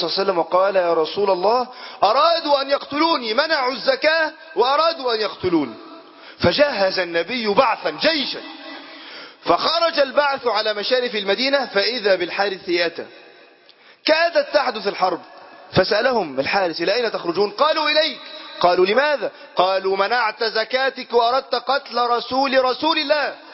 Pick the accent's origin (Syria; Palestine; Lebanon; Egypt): Egypt; اللهم ارفع عن بلادنا مصر الغلاء والوباء والفتن